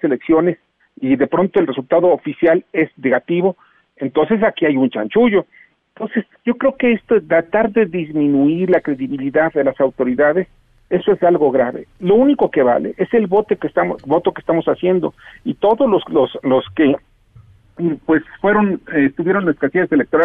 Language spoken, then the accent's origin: Spanish; Mexico; Pero a mí me gusta declararme ganador como mexicano.